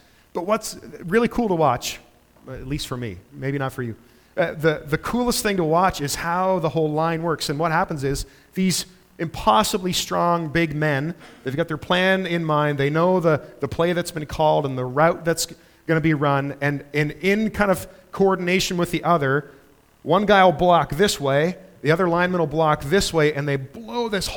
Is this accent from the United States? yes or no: no; Canada; I'm a failure as a Canadian.